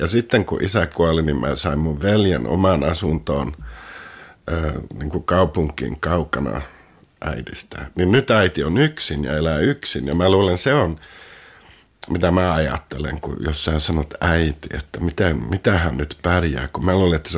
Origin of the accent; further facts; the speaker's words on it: Gothenburg, Västra Götaland, Sweden; also born or lived in Finland; now in Stockholm, Sweden; ja mä asun Tukholmassa. Olen asunut täällä jo 20 vuotta, mutta mä oon Göteborgista alusta vain. Ja sitten Suomesta myös. Mä tulin Ruotsin, kun mä olin 7 vuotta.